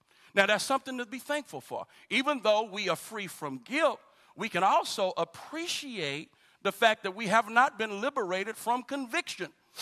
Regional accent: Dallas, Texas, United States; I was born in Dallas. I didn't live in the suburbs of Dallas. I lived in Dallas. You know, some cities get kind of big, and, you live all on the outskirts. But I lived in Dallas. I was raised in Oak Cliff in Dallas.

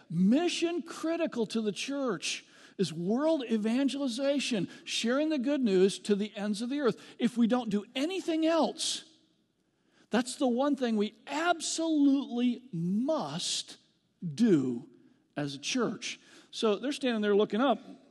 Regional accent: Bath, Michigan, United States; I grew up in Bath, Michigan, okay? I grew up in a podunk kind of a place, so I understand that idea.

